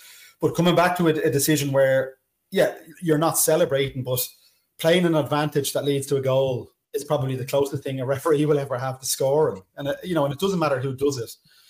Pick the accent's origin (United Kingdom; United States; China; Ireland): Ireland; Dublin, Leinster; So I put down the North Dublin because I'm from North Dublin.